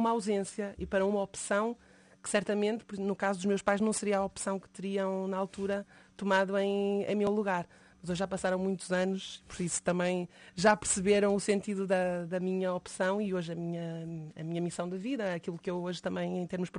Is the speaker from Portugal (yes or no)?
yes; Porto, Norte, Portugal; Eu sou do Porto, foi lá que comecei a fazer muito trabalho na área do voluntariado.